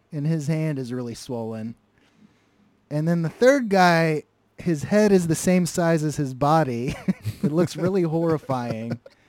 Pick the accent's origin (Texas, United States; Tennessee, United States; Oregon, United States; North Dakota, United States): Texas, United States; I'm from Texas and I had nothing.